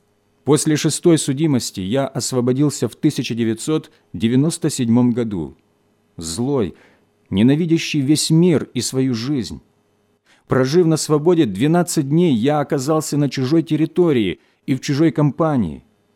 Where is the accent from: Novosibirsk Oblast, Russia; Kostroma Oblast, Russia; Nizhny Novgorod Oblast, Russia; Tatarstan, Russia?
Novosibirsk Oblast, Russia; Novosibirsk; Родился я в Новосибирске, где и прожил всю свою жизнь до последнего преступления.